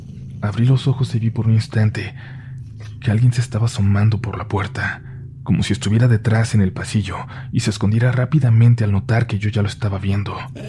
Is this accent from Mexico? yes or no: yes; León, Guanajuato, Mexico; soy de León, Guanajuato. Quiero aclarar que no me considero creyente de ninguna religión